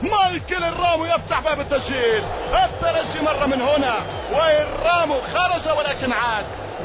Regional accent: Tunisia; وأحكي طبيعي جدا بالاعتزاز والافتخار كتونسي، أحكي طبيعي جدا

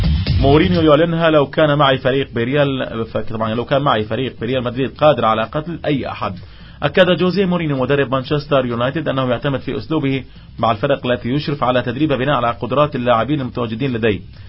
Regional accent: Gaza, Gaza Strip, Palestine

